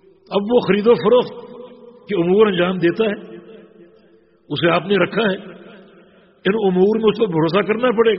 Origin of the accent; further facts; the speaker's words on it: Sindh, Pakistan; میرا تعلق صوبہ سندھ سے ہے, پاکستان سے